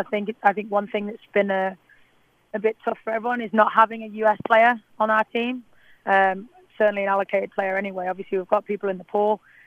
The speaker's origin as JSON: {"language": "English", "region": "England", "country": "United Kingdom", "tie": "born or raised there", "said": "growing up in England"}